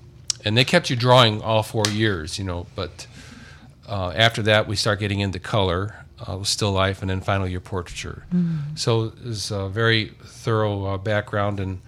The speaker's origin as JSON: {"language": "English", "town": "Munster", "region": "Indiana", "country": "United States", "tie": "born or raised there", "said": "I grew up in Munster, Indiana, basically when I was 4 years old."}